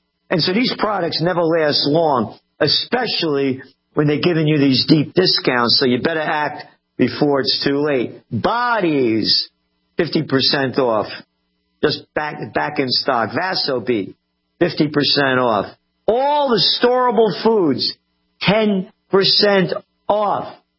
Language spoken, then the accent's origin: English; Bronx, New York, United States; born there; also born or lived in Yonkers; I was born in the Bronx, in Napolitano, born in the Bronx, born to be free. Learned how to fight right away. I didn't go home crying. And I got in a fight when we moved from the Bronx to Yonkers.